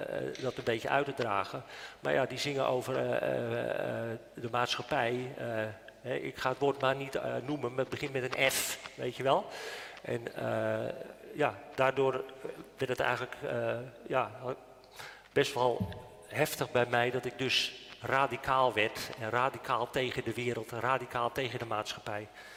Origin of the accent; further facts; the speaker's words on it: Nieuw-Vennep, North Holland, Netherlands; En ik kwam in een kraakpand terecht in Nieuw-Vennep. Daar is het dorpje waar ik vandaan kwam.